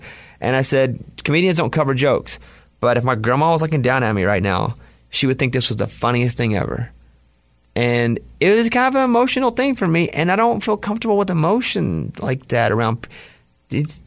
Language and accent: English; Mount Pine, Arkansas, United States; He's from Delight, Arkansas. And if I'm from Mount Pine, Arkansas, I tell the story.